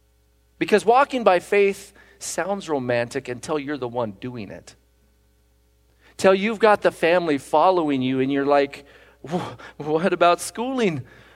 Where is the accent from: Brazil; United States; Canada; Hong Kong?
Brazil; moved away; There was a time when we were living in Brazil. I grew up here in Newburgh, and I loved the beach.